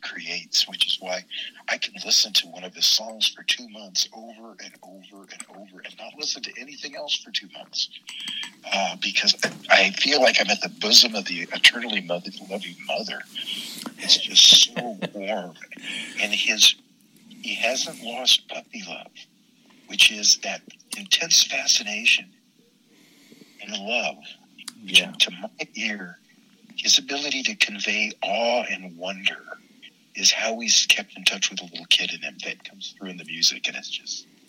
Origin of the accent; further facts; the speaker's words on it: California, United States; all my life, I grew up a surfer in Southern California. I was a child of the 60s.